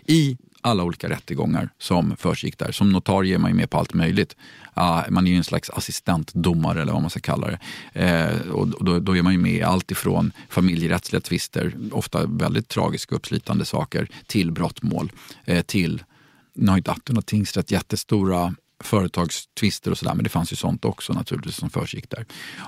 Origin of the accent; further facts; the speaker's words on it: Stockholm, Stockholm County, Sweden; jag har nog svårt att säga något annat område i Stockholm som är mer blandat än vad Gröndal och Ekensberg där jag växte upp var.